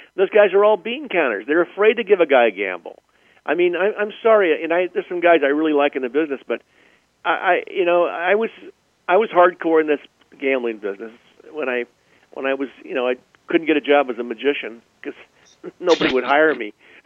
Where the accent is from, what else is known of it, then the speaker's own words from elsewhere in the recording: Burbank, California, United States; When growing up in Burbank, my father had a friend.